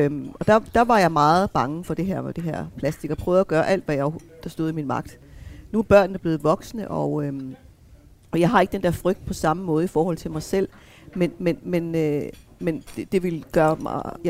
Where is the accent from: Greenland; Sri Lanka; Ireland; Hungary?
Greenland; now in Denmark; jeg kender rigtig meget fra mit hjemland. Min far bor selv foran uranminen, som vi kalder det i Grønland